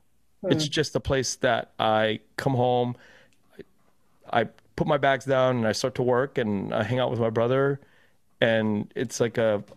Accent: United States; and I'm proud of being American.

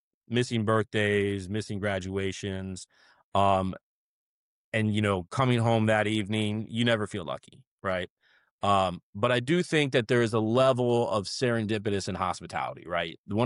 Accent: Miami, Florida, United States; I did this and I did that and I'm from Miami and I know nightclubs and I know restaurants

